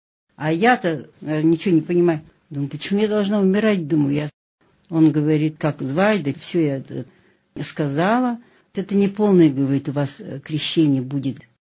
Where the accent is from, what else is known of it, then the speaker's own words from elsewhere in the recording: Novosibirsk, Novosibirsk Oblast, Russia; born there; Ну, я родилась в Новосибирске, училась в Улан-Удэнском медучилище, кончила в 58 году с отличием, затем поступила в Иркутский мединститут, 6 лет училась